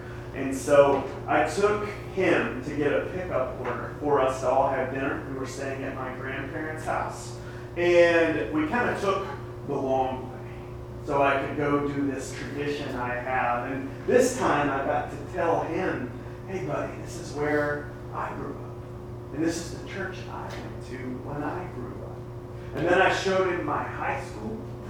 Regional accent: Amarillo, Texas, United States; I got to travel to my hometown of Amarillo, Texas.

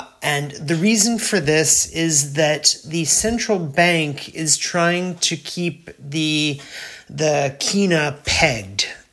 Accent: United States; As you hear, I'm American, so the value for me in US dollars is about 3 to 1.

